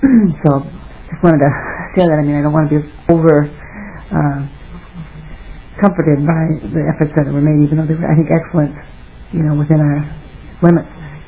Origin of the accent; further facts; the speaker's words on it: Wisconsin, United States; I mean, I grew up in Rock County, and I was told, you know, about the aquifer under our well and so on.